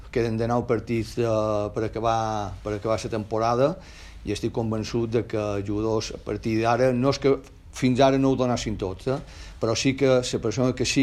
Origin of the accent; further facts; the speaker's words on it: Balearic Islands, Spain; el meu objectiu com a mallorquí era poder estar aquí a Mallorca, a Palma